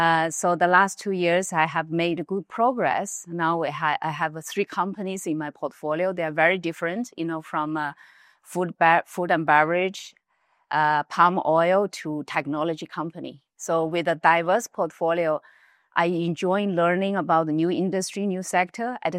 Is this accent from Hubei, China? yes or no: yes; Wuhan, Hubei, China; moved away; I come from China, mainland China. I often joke with people, you know, I come from the most famous city in China. That's Wuhan. I left China more than 30 years ago when China was still very poor, underdeveloped.